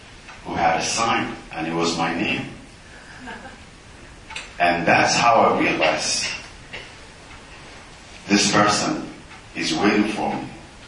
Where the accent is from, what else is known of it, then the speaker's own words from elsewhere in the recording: Canada; I'm not less than anybody, and I'm proud of being Canadian.